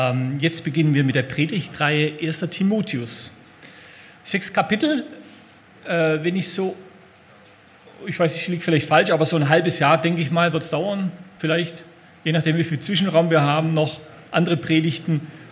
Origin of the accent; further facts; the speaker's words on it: Aalen, Baden-Württemberg, Germany; Also Obacht geben, sagen wir in meiner Heimatstadt Aalen.